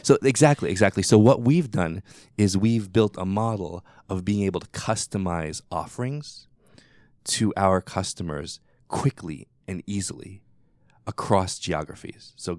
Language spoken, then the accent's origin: English; New York, United States; I grew up in New York, and in Soho they had coffee cafes